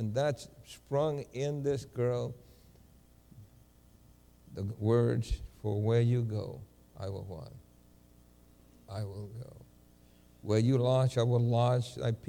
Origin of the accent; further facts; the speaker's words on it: El Fanguito, Puerto Rico; I said, I was born in Puerto Rico.